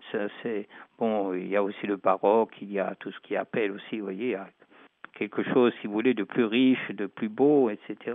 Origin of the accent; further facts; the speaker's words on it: France; quand on regarde, bien sûr, en tant que Français, un petit peu cette Bavière